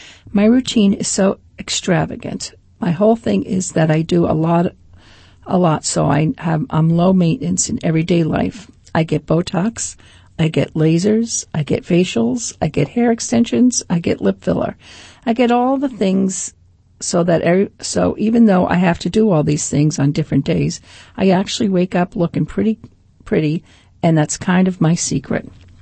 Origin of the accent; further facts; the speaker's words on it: Massachusetts, United States; now in Rhode Island, United States; because I grew up in Massachusetts, right near the Rhode Island border